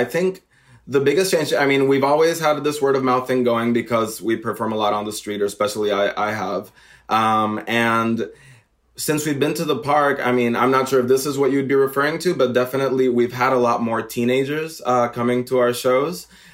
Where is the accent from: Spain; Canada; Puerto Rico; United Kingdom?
Puerto Rico; I mean, I'm from Puerto Rico, and I grew up without air conditioning.